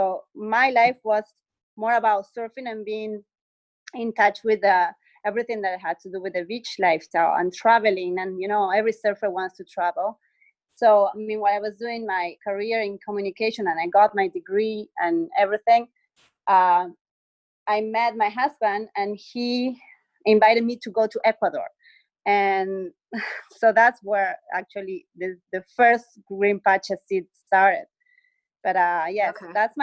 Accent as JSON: {"language": "English", "town": "Mar del Plata", "region": "Buenos Aires Province", "country": "Argentina", "tie": "born or raised there", "said": "I was born and raised in Argentina, and in a coastal city, Mar del Plata, so it's southern Buenos Aires by the ocean, the Atlantic Ocean. And so I grew up, you know, like smelling the big waves"}